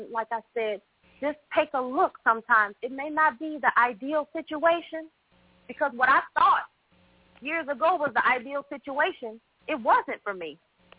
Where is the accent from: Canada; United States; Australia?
United States; Michigan; from Michigan.